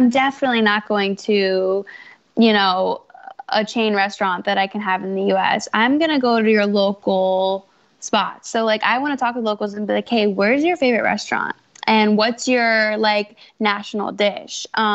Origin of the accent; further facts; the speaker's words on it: Virginia, United States; Like I said, I grew up in Fairfax County. I've stayed in Fairfax County. I love the area.